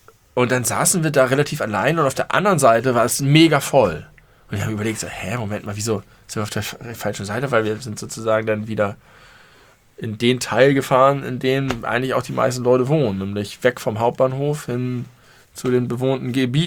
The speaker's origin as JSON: {"language": "German", "region": "Hamburg", "country": "Germany", "said": "ich habe mich immer sehr doll als Hamburger gefühlt"}